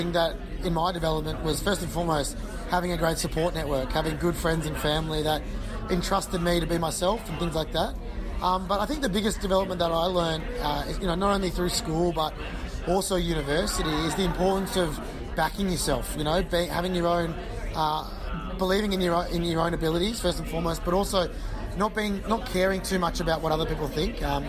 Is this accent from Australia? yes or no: yes; Australia; I'm from Australia where obviously we love sport.